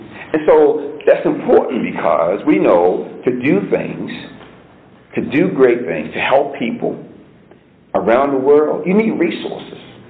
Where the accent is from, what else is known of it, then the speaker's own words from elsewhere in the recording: Baltimore, Maryland, United States; You know, we're both from Baltimore. I'm from the projects in Cherry Hill, South Baltimore.